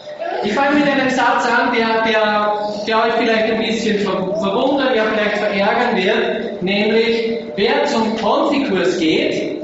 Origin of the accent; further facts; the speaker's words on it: Salzkammergut, Austria; Ich komme aus dem Salzkammergut, aus der Gegend vom Dachstein.